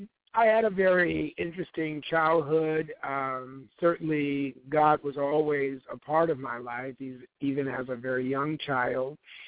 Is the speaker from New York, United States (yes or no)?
no; Los Angeles, California, United States; I grew up in Los Angeles, where it was a fun place to grow up, where Disneyland and Knott's Berry Farm and all those wonderful places were.